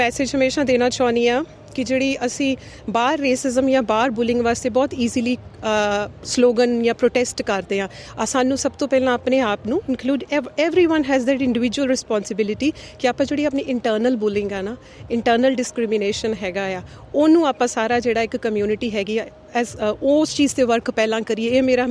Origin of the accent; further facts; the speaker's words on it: Batala, Punjab, India; also born or lived in Kalanaur / Jalandhar; ਮੈਂ ਪੰਜਾਬ ਦੀ ਜੰਮਪਲ ਹਾਂ ਮੈਂ ਬਹੁਤ ਛੋਟਾ ਡਿਸਟ੍ਰਿਕਟ ਗੁਰਦਾਸਪੁਰ ਦੇ ਵਿੱਚ ਕਲਾਨੌਰ ਹੈ ਉੱਥੇ ਮੇਰੀ ਪੈਦਾਇਸ਼ ਹੋਈ then I had my basic schooling from Batala then Jalandhar then I did my masters from Dehradun then daily